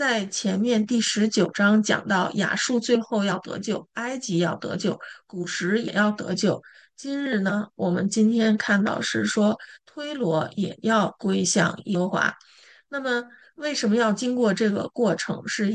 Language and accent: Chinese; China; 我们想到就是我们中国人哈，常常会讲我们这个古代多么文明、多么先进啊